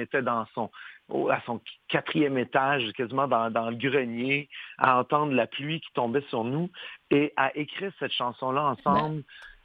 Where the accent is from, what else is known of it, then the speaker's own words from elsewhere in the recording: Quebec, Canada; moi, je suis québécois.